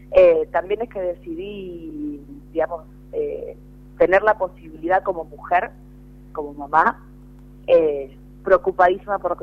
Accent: Santa Fe, Argentina; como bien santafesinos que somos, a toda la provincia

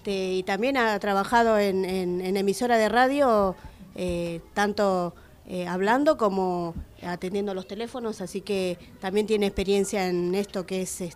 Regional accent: La Matanza, Buenos Aires Province, Argentina; bueno, nosotros venimos todos de La Matanza.

